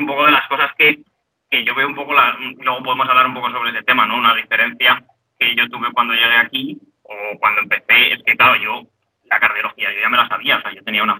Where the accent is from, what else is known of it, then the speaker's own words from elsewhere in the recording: Madrid, Community of Madrid, Spain; now in Germany; yo soy de Madrid y estudié allí en Madrid también medicina, en la Autónoma de Madrid.